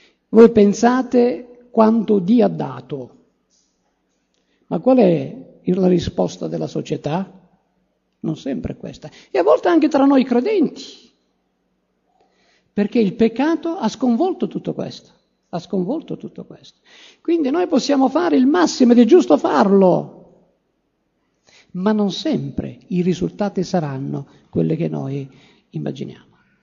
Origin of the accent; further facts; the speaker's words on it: Sicily, Italy; born there; Io sono nato in Sicilia, alcuni dicono ma non sai nuotare, io non so nuotare. Uno perché sono nato in montagna, io la prima volta che ho visto il mare avevo 15 anni.